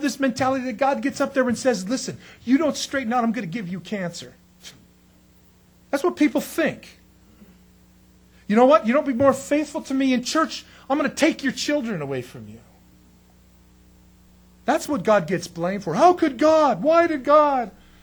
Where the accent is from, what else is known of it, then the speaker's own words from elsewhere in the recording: San Diego, California, United States; also born or lived in Escondido; One time, a long time ago, when I grew up in San Diego or Escondido, we used to go out to the desert and drive out there